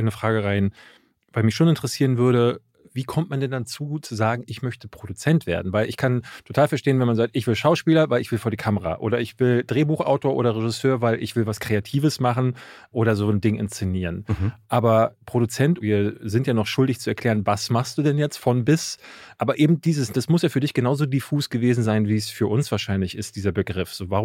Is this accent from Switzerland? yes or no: no; Berlin, Germany; ich bin in Berlin mal Zahn groß geworden.